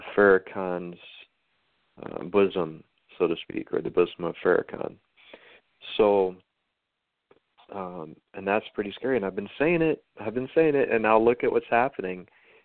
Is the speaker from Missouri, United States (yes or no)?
no; South Dakota, United States; I'm from South Dakota originally, hence